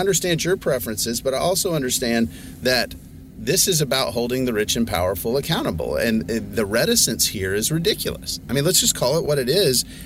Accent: United States; I'm an American. I'll never do that.

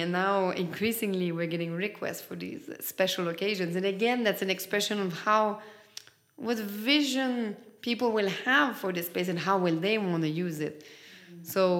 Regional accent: Canada; I mean, I'm Canadian. I'm a big lover of Christmas time.

